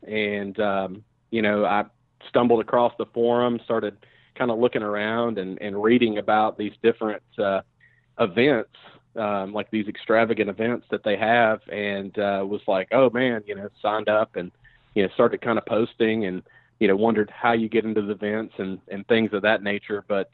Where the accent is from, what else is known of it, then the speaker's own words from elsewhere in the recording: Nashville, Tennessee, United States; now in Charlotte, United States; I'm originally from Nashville. I recently, this past February, relocated to the Charlotte, North Carolina, area.